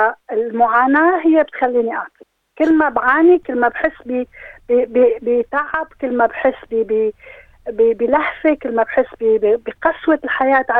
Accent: Syria; moved away; أنا كنت ببلادنا، بس أنا من سوريا طبعاً

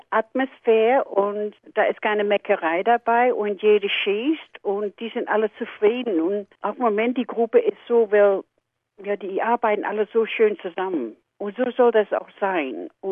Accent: Netherlands; German is a second language; ich bin Holländerin

